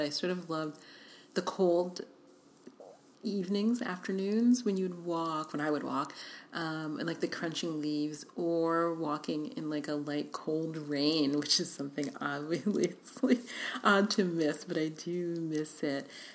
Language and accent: English; New York City, New York, United States; now in Los Angeles, United States; I didn't grow up driving because I grew up in New York City, so driving, having to drive is a challenge